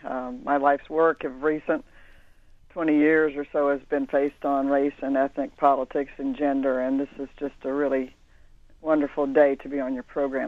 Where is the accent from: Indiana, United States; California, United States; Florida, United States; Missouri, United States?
Florida, United States; Pasco County; I was born in Tampa. Actually, grew up in Pasco County. My family raised oranges, and my grandfather was an immigrant.